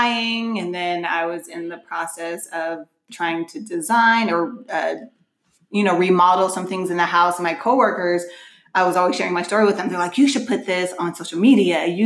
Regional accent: Sacramento, California, United States; also born or lived in Stockton; Yes, I was born in Sacramento, lived there until preteen, I think it was.

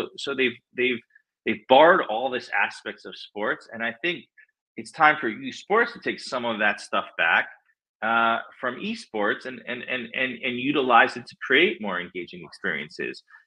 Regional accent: New York, United States; Sure. I'm from Long Island. I live there now.

